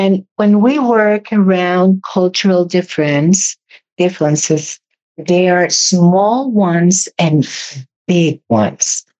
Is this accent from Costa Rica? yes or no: yes; Costa Rica; also born or lived in Cuba; in my family, I was born in Cuba, and I came to Costa Rica when I was small.